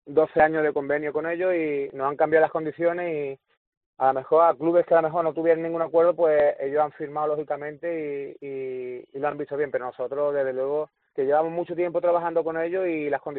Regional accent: Málaga, Andalusia, Spain; somos malaguistas y somos malagueños. Y queremos que nuestras futbolistas se queden en Málaga.

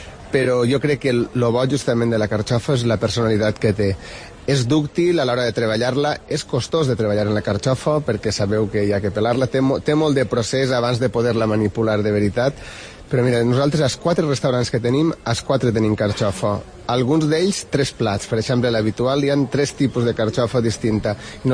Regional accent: Valencian Community, Spain; sobretot per a mi, que sóc cuiner, sóc valencià

